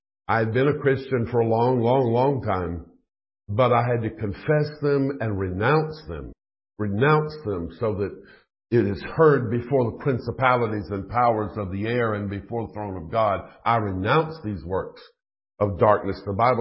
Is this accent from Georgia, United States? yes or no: yes; Georgia, United States; when I was serving the little church that I grew up in Georgia